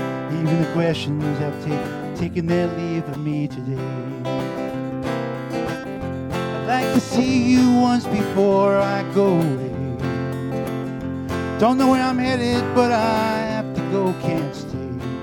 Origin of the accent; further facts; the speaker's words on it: Massachusetts, United States; This one I actually put the word Massachusetts in the song because I'm from Massachusetts.